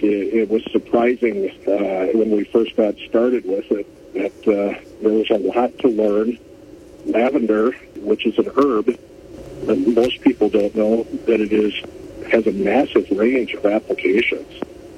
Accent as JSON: {"language": "English", "region": "Wisconsin", "country": "United States", "tie": "born or raised there", "moved": "yes", "said": "As I was growing up in Wisconsin, they're hooking up to the planter and going out to the field."}